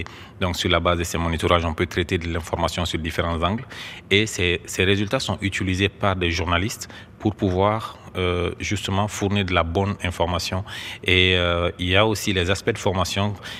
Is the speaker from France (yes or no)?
no; Mali; j'ai décidé de revenir en Afrique et surtout chez moi au Mali